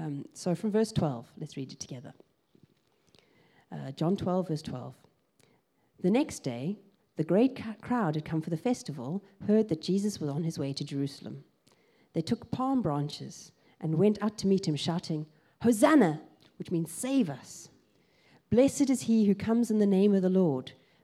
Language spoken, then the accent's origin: English; South Africa; and I'm South African.